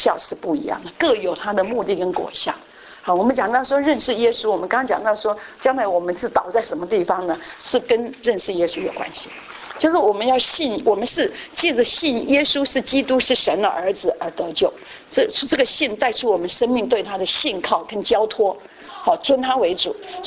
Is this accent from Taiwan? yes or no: yes; Taiwan; 我们这种从台湾来的，那个从台湾那个民间宗教来的